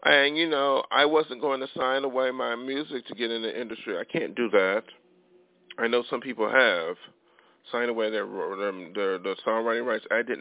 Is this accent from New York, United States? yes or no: yes; Buffalo, New York, United States; from coming from Buffalo, thinking, you know, where I'm at, or thinking I'm crazy. These people from my hometown said